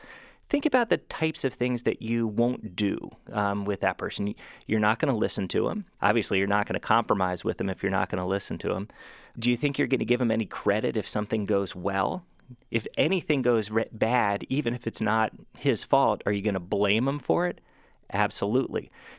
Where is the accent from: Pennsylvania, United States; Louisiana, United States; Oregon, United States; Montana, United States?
Pennsylvania, United States; You know, I'm from Pennsylvania